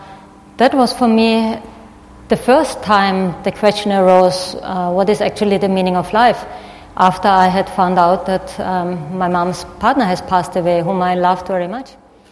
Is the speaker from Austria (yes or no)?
yes; Austria; English is a second language; moved away; also born or lived in Nepal / India; Please excuse my English, as I'm from Austria. And having lived in Nepal and India for so long, the English, however good it might have been before, it gets really worse.